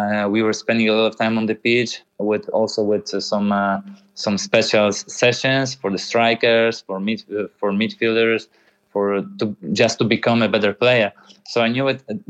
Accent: Poland; English is a second language; I have also everything in Poland, in my hometown, so I don't need to move at that moment.

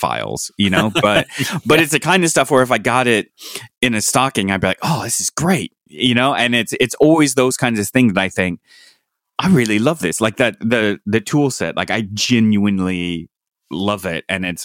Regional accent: Indiana, United States; also born or lived in California; I grew up in Southern Indiana and lived in California for a long time.

